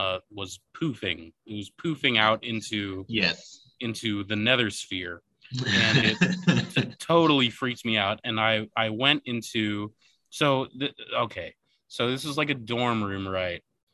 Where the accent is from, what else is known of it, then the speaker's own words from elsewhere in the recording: Oregon, United States; I grew up on the Oregon coast around lots of hippies